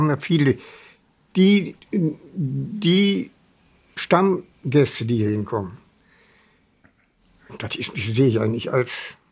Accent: Wuppertal, North Rhine-Westphalia, Germany; Also, ich bin ja direkt nach dem Krieg geboren und ich erinnere mich an meine Kindheit auf Wischenhausen. Waren viele Ruinen, der Wupperentlang, viele Ruinen, Wupperfeld.

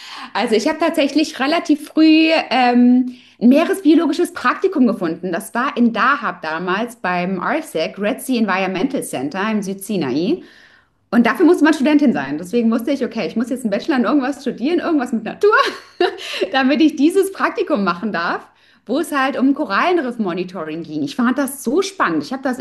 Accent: Germany; now in Egypt; Ich komme aus Deutschland und bin jetzt seit 3 Jahren ausgewandert nach Ägypten, obwohl ich tatsächlich die letzten 10 Jahre, 11 Jahre mittlerweile zwischen Deutschland und Ägypten immer hin und her pendel.

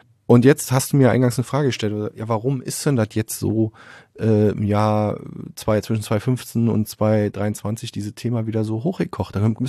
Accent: Berlin, Germany; eigentlich gab es mal eine Zeit in meinem Leben, wo ich immer gesagt habe, ich komme aus Berlin.

